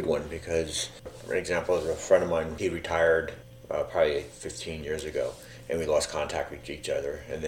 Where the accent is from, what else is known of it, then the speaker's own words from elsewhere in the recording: Red Hook, New York, United States; also born or lived in Denver, United States; I was raised in Red Hook, so I've been here since like 1970. I was born in Denver.